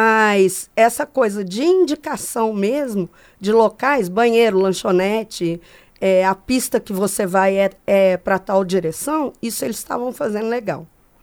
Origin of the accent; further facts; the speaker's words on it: Minas Gerais, Brazil; eu não vi lá no interior de Minas, por exemplo, de onde eu venho